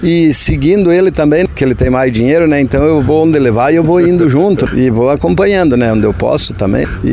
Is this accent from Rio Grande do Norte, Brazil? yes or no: no; Santa Catarina, Brazil; Sim, também de lá.